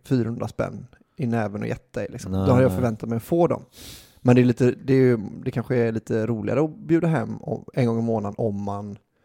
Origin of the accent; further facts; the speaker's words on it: Gothenburg, Västra Götaland County, Sweden; jag är ändå typ från Göteborg.